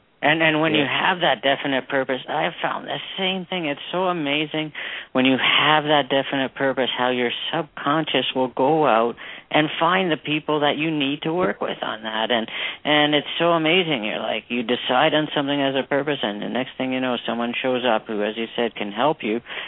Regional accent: Canada; I'm from Canada, so I'm thinking hockey, surf, or hypno hockey

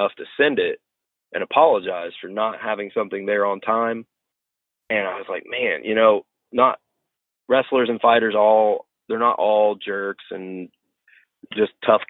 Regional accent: Chillicothe, Ohio, United States; I actually born and raised in Chillicothe, Ohio, and that's where I still live to this day. I live on the outskirts of it. I graduated from Chillicothe High School back in 2007.

